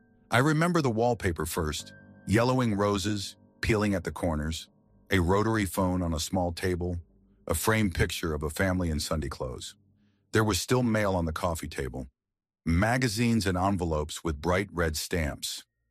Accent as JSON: {"language": "English", "town": "Longview", "region": "Washington", "country": "United States", "tie": "born or raised there", "said": "when I grew up in Longview, Washington, my dad worked at the Weyerhaeuser Mill, and we lived near the edge of one of their massive timber properties, thousands of acres of dense forest."}